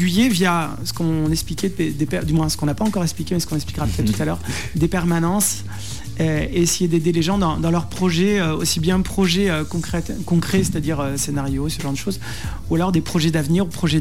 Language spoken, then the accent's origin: French; Angoulême, Nouvelle-Aquitaine, France; à la base, nous, on est originaire d'Angoulême, donc on voyait ça très naturellement.